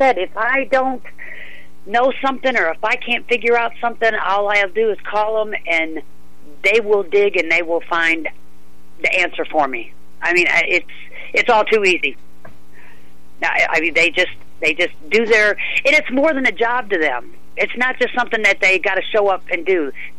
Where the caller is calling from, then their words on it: Hohenwald, Tennessee, United States; Hohenwald.